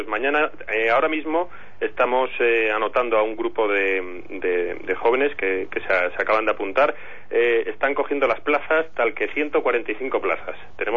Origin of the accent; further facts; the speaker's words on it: Asturias, Spain; now in Madrid, Spain; los que somos asturianos y residimos en Madrid